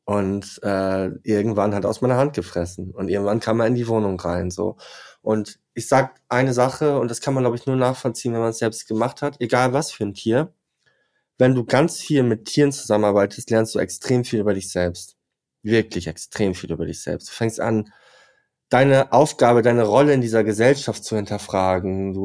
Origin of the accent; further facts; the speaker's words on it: Leer, Lower Saxony, Germany; Ich bin in Leer aus Friesland groß geworden. Dort halt, man hat nie so wirklich über Emotionen gesprochen